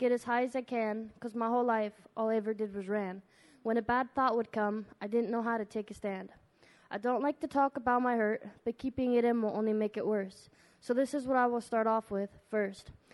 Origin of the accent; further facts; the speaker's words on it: Whitefish, Montana, United States; I'm 20 years old. I'm from Whitefish, Montana.